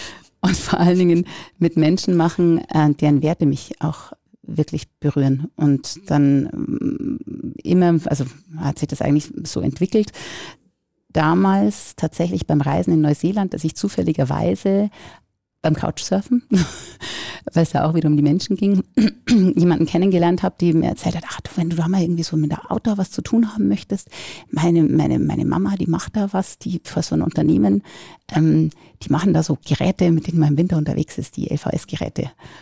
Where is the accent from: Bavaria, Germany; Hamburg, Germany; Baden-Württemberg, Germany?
Bavaria, Germany; ich komme eigentlich aus der Oberpfalz, aus einer Gastronomiefamilie